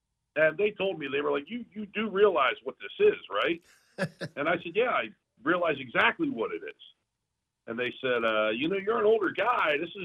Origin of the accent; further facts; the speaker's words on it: Red Hill, United States; I grew up in Red Hill. Moved to Red Hill when I was about 10 years old. My family moved there, and that's where I grew up, buddy.